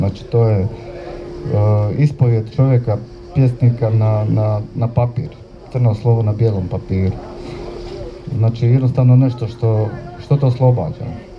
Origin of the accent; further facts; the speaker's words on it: Ploče, Dubrovnik-Neretva County, Croatia; ja sam odrastao u Pločama, normalno, tu sam proveo najbezbrižnije dane života, djetinjstva, cijela osnovna, srednja škola.